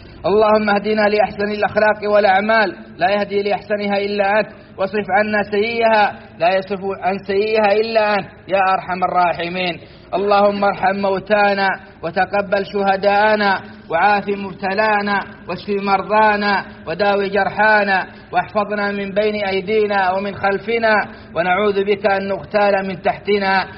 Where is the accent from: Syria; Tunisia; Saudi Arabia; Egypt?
Saudi Arabia; أن بلادنا السعودية حرسها الله تعيش أرقى أنواع الأمن